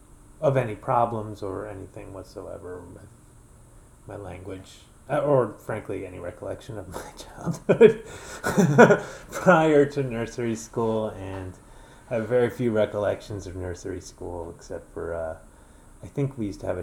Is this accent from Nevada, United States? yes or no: no; Manhattan, New York, United States; I did grow up in Manhattan, and, you know, I don't know what to tell you about it.